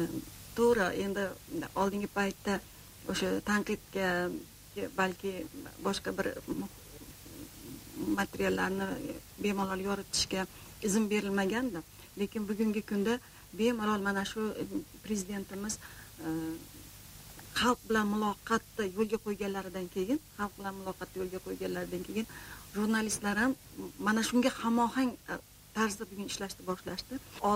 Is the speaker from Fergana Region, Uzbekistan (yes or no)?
yes; Margilan, Fergana Region, Uzbekistan; Men asli Marg'ilonda tug'ilib o'sganman, Marg'ilonlikmiz.